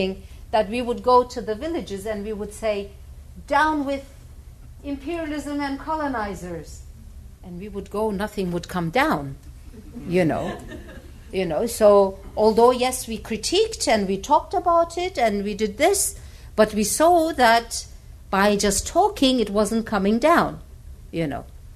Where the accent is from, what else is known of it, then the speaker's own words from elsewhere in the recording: Dersim, Tunceli Province, Turkey; English is a second language; if I'm, let's say, from Dersim, and I am from Dersim, you know